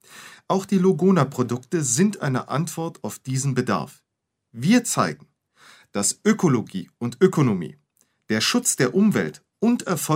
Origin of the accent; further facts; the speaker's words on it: Neustadt, Germany; born there; now in Hannover, Germany; Geboren bin ich in Neustadt. Anfang der 70er Jahre bin ich nach Hannover gekommen